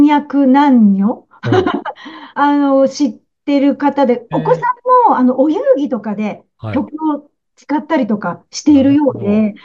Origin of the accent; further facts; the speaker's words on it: Setagaya, Tokyo, Japan; 私はですね、東京の世田谷出身になるんですが、祖父が奄美大島出身の作曲家になってまして、私は奄美三世になります。